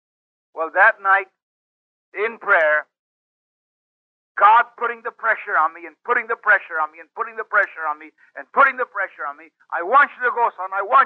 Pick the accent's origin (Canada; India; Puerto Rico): Puerto Rico; born there; I was born in Puerto Rico of missionary parents back in 1921.